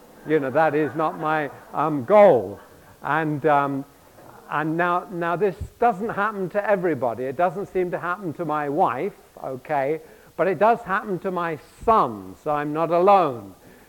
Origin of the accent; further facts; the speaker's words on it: England, United Kingdom; growing up in England, we're surrounded by nations who drive on the right-hand side of the road.